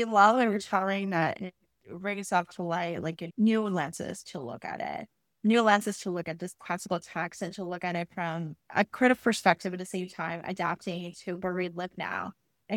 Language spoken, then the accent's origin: English; Puerto Rico; I come from Puerto Rico, and I was telling a bunch of people, because I'm from the island